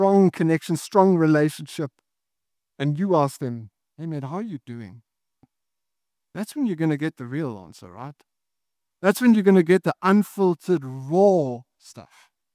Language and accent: English; South Africa; I would say Frugop as a South African, but I think he's American, so he says Frugop.